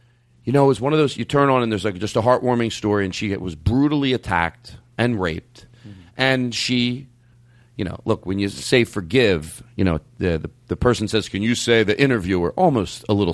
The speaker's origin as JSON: {"language": "English", "town": "Philadelphia", "region": "Pennsylvania", "country": "United States", "tie": "born or raised there", "said": "That boggles my mind, as Irv Homer used to say growing up in Philadelphia"}